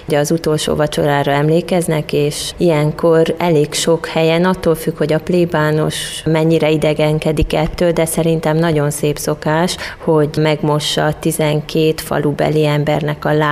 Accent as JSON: {"language": "Hungarian", "town": "Csíkszentkirály", "region": "Harghita", "country": "Romania", "said": "ahonnan én származom, Csík, Szentkirály, katolikus vidék"}